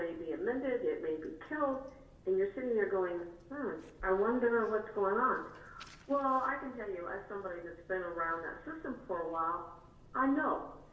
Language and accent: English; Akron, Colorado, United States; I'm from Akron, Colorado.